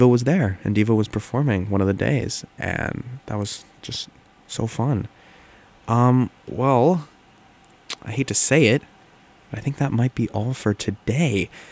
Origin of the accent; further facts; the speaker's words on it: California, United States; because I'm from California, and so, Southern California, so that's where, like, all the conventions are.